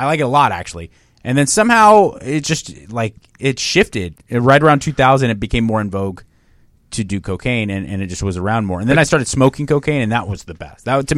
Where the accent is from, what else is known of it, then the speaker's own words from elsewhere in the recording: Pasadena, California, United States; Like Pasadena area, okay. Right down the street.